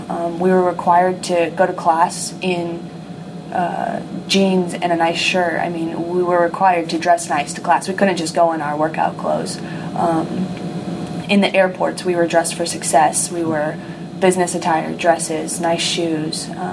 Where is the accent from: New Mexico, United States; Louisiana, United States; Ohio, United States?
New Mexico, United States; Rio Rancho; So I grew up in New Mexico in a town called Rio Rancho. There's nothing but dirt there. And the wind blows like crazy.